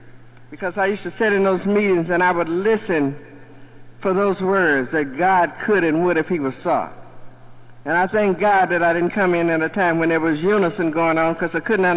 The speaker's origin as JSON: {"language": "English", "region": "Louisiana", "country": "United States", "tie": "born there", "said": "I told you I was born in Louisiana, and I discovered some things in Louisiana that was not right."}